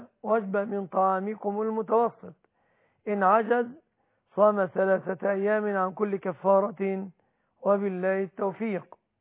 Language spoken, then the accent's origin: Arabic; Egypt; في بلادنا مصر